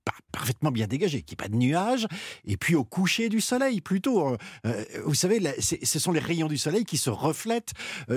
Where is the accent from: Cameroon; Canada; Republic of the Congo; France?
France; j'ai eu de la chance d'être confiné, si je puis dire, dans le Perche, ma région natale.